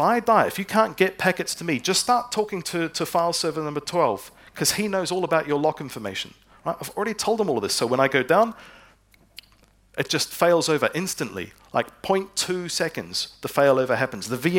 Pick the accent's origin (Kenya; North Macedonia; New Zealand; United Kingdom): New Zealand; I'm from New Zealand, and I went back there just a little while ago.